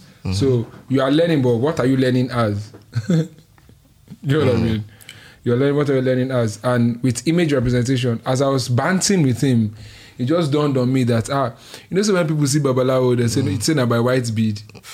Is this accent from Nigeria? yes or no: yes; Nigeria; It's important that I know that I'm a Yoruba man. It's more important that I know that I'm a Nigerian, which is not as important as me knowing that I am an African